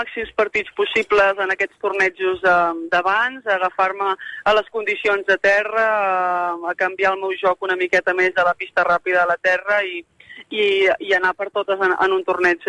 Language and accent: Catalan; Barcelona, Catalonia, Spain; Barcelona, a casa meu. Sempre dic que jugar a Madrid és jugar a casa, però per mi el meu cor està allà, és d'on soc.